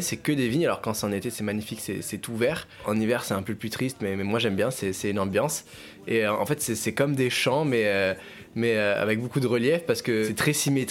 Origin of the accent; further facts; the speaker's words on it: Saint-Émilion, Nouvelle-Aquitaine, France; Je vous emmènerais à Saint-Émilion, parce que c'est là où j'ai grandi